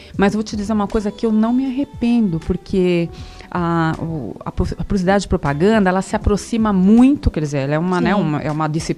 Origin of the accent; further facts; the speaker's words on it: São Paulo, Brazil; É, eu sou paulistana, mas eu sou de família mineira, né?